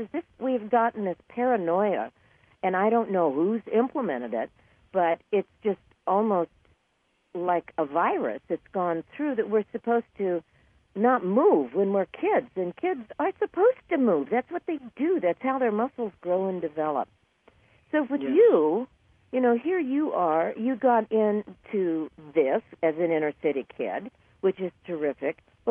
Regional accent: California, United States; and I was raised in California.

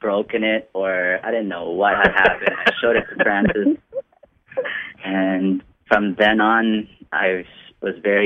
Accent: Philippines; I'm from the Philippines originally.

